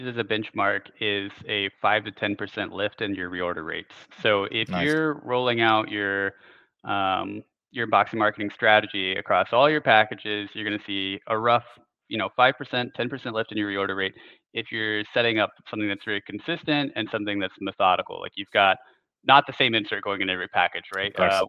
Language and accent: English; United States; I'm sorry. I'm so American.